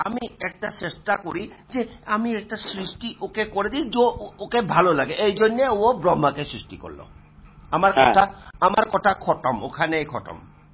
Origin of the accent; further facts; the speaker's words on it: Assam, India; first language Assamese; Bangla is a second language; আর দেখো আমি তো অসমিয়া, আমি এত বাংলা বলতে পারি না